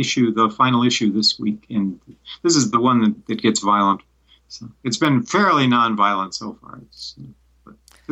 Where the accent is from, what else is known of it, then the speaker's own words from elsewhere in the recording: Madison, Wisconsin, United States; I grew up in Madison, Wisconsin, which was controlled by independent distributors